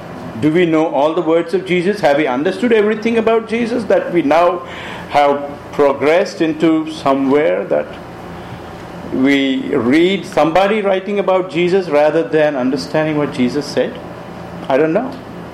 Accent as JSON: {"language": "English", "country": "India", "said": "No matter if I'm an Indian, no matter if you are from Nigeria"}